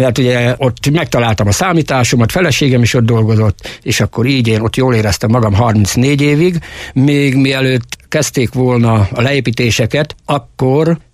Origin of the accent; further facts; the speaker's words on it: Erdőhorváti, Borsod-Abaúj-Zemplén, Hungary; born there; Erdőhorváti községbe születtem 1951.06.15-én.